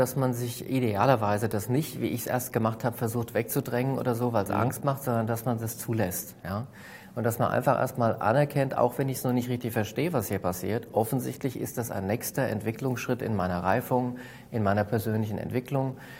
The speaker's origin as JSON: {"language": "German", "town": "Hofheim", "region": "Hesse", "country": "Germany", "said": "Ich bin aus Hofheim, das heißt, das ist zwischen Frankfurt und Wiesbaden, Rhein-Main-Gebiet."}